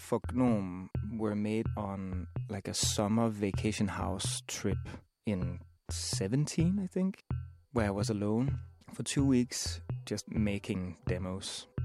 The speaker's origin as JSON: {"language": "English", "town": "Copenhagen", "region": "Capital Region of Denmark", "country": "Denmark", "said": "I'm from Copenhagen, Denmark."}